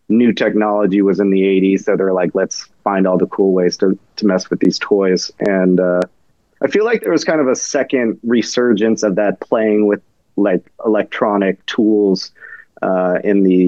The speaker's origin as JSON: {"language": "English", "town": "San Diego", "region": "California", "country": "United States", "tie": "born or raised there", "said": "I grew up in San Diego and I had never been there until I moved back recently."}